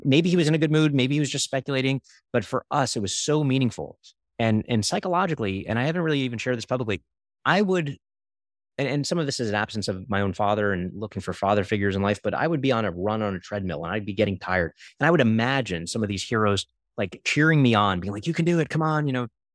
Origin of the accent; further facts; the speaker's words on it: Brooklyn, New York, United States; growing up in Coney Island, Brooklyn, and being around scammers and being lied